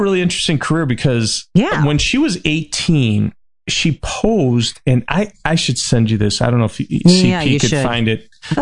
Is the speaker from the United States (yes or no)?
yes; Chicago, Illinois, United States; So number two is a movie near and dear to my heart because I'm from Chicago and I love.